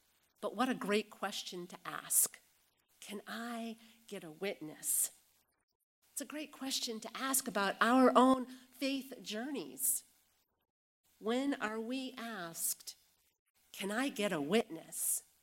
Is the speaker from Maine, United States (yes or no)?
yes; Augusta, Maine, United States; Green Street United Methodist Church that I grew up in Augusta, Maine